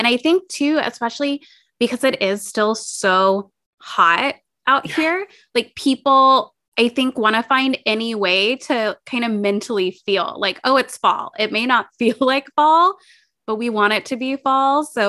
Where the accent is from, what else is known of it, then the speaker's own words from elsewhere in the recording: Tennessee, United States; now in Los Angeles, United States; And I think especially where I grew up in Tennessee, and people decorate a little bit for Halloween